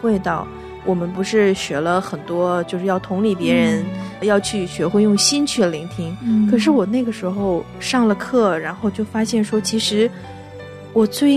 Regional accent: Northeast China, China; 我们东北人管女儿叫姑娘嘛

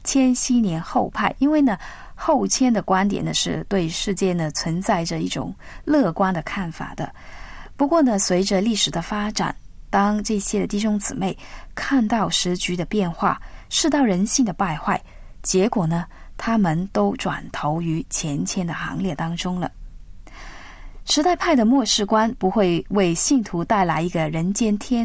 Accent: China; 那我们中国人呢是最讲究实际的

